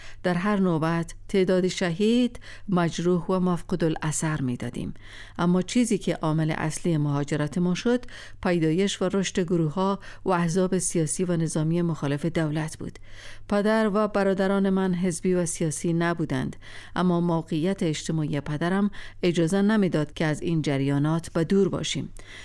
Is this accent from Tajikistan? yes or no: no; Qarya-e Miana, Afghanistan; born there; زادگاه من دهکده‌ای به نام قریه میانه است که در وسط دره سوخته علاءالدینی قرار دارد. مردم علاءالدینی مانند سایر مردمان هزارستان فارسی زبان و از لحاظ مذهبی شیعه اثناعشری اند.